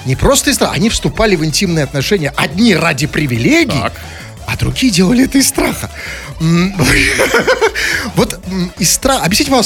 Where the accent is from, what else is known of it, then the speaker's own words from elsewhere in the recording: Saint Petersburg, Russia; Я ленинградец, коренной.